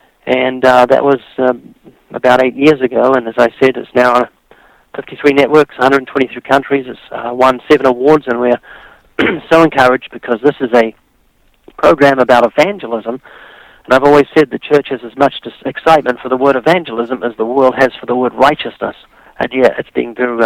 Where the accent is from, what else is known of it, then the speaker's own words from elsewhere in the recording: New Zealand; now in United States; I'm from New Zealand. Which is down next to Australia, and I've been living in the U.S. for 23 years in Southern California, and that's why I've lost my accent, dude.